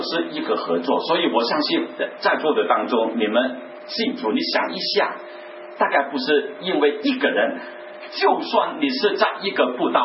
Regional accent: China; 所以我是中国人，我信了主啊

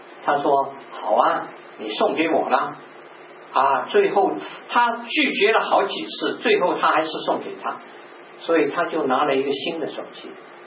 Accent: China; 好像我们中国人很喜欢挑选节日啊，好的日子，对吗？

